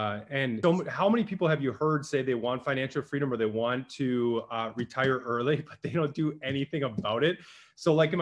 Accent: Wisconsin, United States; I grew up in Northeastern Wisconsin, a hardworking blue class, small town, same with my family

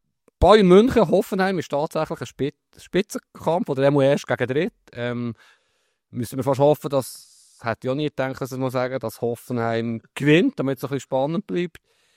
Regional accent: Bern, Switzerland; Ich bin in Bern aufgewachsen und Neuenburg ist nahe, wie wir sagen.

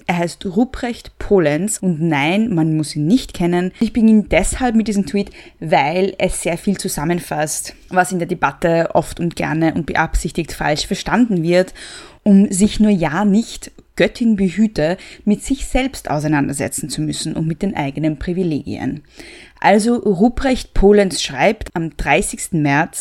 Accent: Austria; Ich weiß, ich bin Österreicherin, ich soll's besser wissen

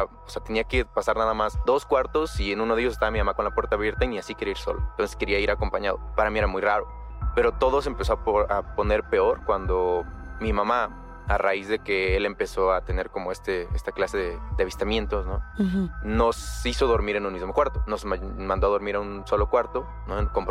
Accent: Chiapas, Mexico; Soy de un pueblo en Chiapas. Es un pueblo pequeño. Vengo de una familia de comerciantes y ahora me dedico a estudiar.

